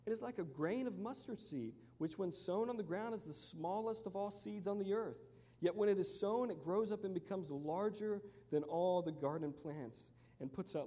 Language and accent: English; United States; born there; You know, I was born in 1983 in America.